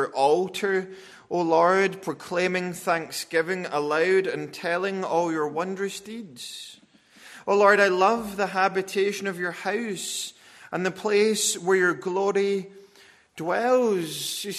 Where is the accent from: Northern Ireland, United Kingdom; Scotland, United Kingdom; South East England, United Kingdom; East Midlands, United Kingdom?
Scotland, United Kingdom; I'm Scottish, but I'm not part of that.